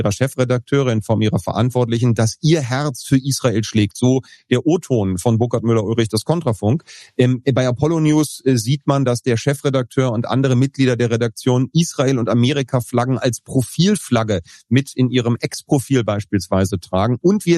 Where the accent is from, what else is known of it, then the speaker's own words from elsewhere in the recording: Berlin, Germany; als Berliner kann ich das sagen